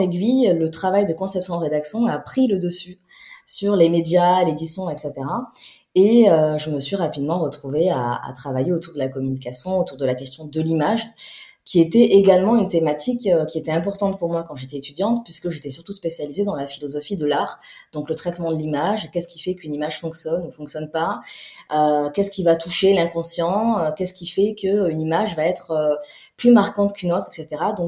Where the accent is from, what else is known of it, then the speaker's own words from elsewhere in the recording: south of France, France; moved away as an adult; now in Paris, France; Et donc, je suis venue à Paris, je viens du Sud à la base. Je suis venue à Paris à 23 ans.